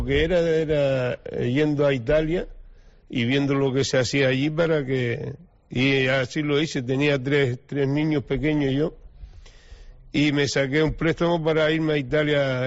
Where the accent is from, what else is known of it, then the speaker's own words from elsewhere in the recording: Spain; Éramos los tres españoles.